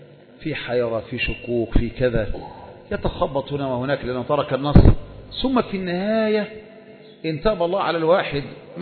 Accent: Egypt; طيب إحنا عندنا في مصر ثلث الليل الأخير يبدأ من الساعة واحدة

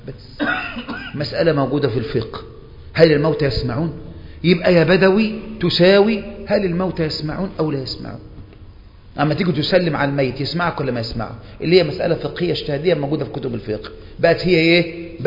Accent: Egypt

